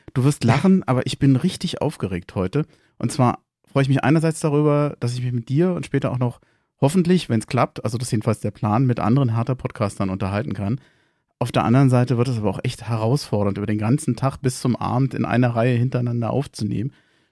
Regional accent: Berlin, Germany; man kann es als Berliner sehr gut in Köln aushalten

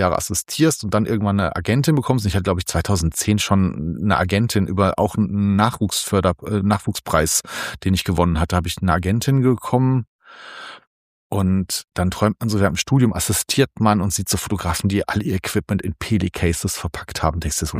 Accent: Hesse, Germany; also born or lived in Essen; ich ziehe jetzt mal nach Köln, weil ich bin in der Wetterau aufgewachsen, das ist nicht so das schönste Pflaster

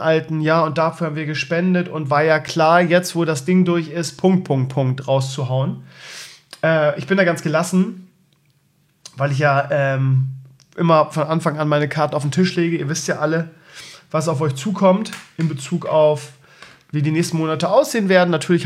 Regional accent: Bremen, Germany; now in Tangstedt, Germany; Ich komme aus Tankstedt, Schleswig-Holstein. Eigentlich bin ich Bremer, der in Schießel zu Hause ist.

